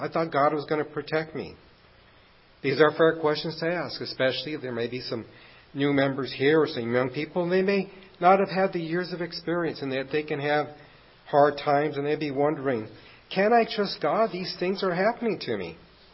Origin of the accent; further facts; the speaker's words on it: Los Angeles, California, United States; You know, I grew up in Los Angeles, and it was in the bad part of Los Angeles.